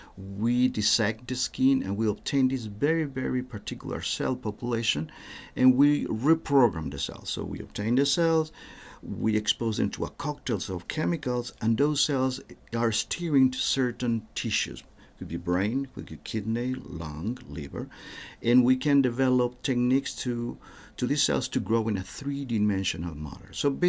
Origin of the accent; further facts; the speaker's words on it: Argentina; born there; English is a second language; I was born in Argentina, and I got my degree as MD, medical doctor